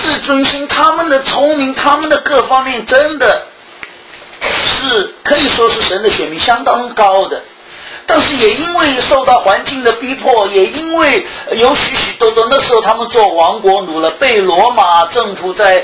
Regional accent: Thailand; 像我们泰国人啊，这个他们有点阶级的啊，你是做这个做仆人的，你是做灶奶，你是做主人的

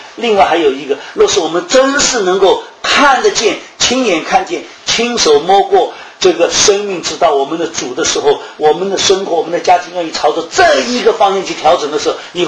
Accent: China; 这个我们中国人说啊，这个香烟传到我这一代都断了，是一个很大的羞耻

